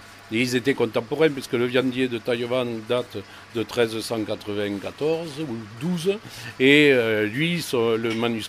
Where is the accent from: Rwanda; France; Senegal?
France; La Guépie, Occitanie; born there; je suis né à la Guépie, dans la rue du Barry, à 1600 mètres de la borne départementale. Et d'origine avéronaise, du côté de mon père et de ma mère.